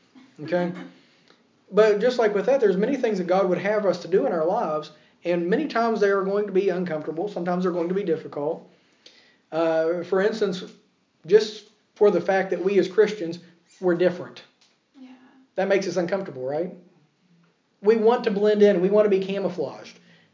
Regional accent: United States; now in Ireland; Yes, I'm an American. Yes, people hear my accent. That sticks out.

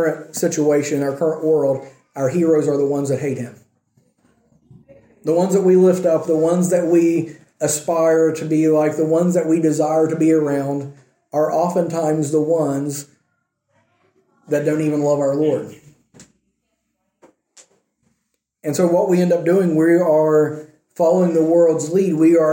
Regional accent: United States; remember I said American politics, I'm American.

